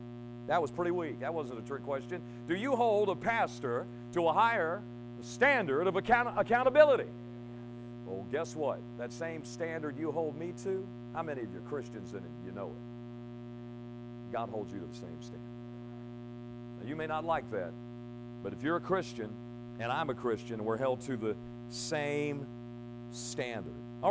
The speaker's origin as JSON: {"language": "English", "region": "Michigan", "country": "United States", "tie": "born or raised there", "also_born_or_lived": "Trigg County", "said": "When we grew up in Michigan, man, that's what you do in the wintertime. You go sledding. I can remember when we moved to Trigg County"}